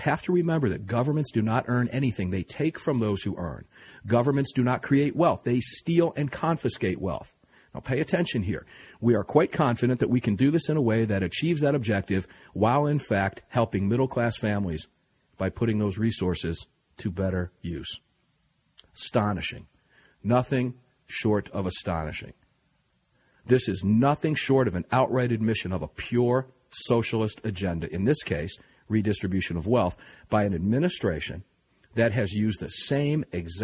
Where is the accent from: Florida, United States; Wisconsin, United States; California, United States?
Florida, United States; Tampa; now rebranded as 860 The Answer down in my hometown of Tampa, Florida